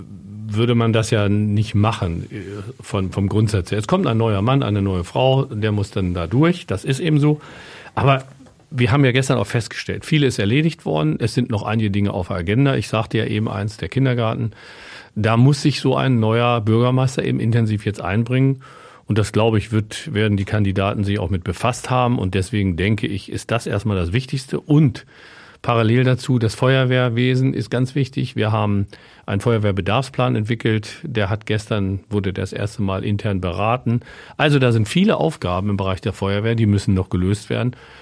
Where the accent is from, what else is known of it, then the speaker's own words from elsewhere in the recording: Coppenbrügge, Lower Saxony, Germany; Na gut, ich lebe da. Ich bin geboren in Koppenbrügge, also ich bin der Ur-Koppenbrügger, geboren allerdings in Hameln im Krankenhaus.